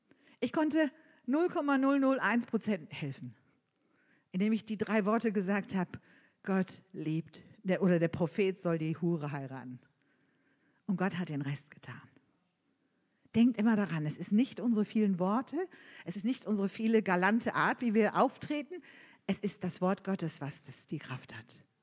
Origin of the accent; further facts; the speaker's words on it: Hamburg, Germany; Ich als Hamburgerin komme aus einer guten Familie, aus einer wohlhabenden Familie